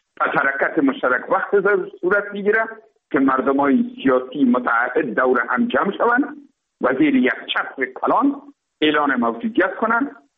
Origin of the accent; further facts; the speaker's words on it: Afghanistan; ما افغان هستیم،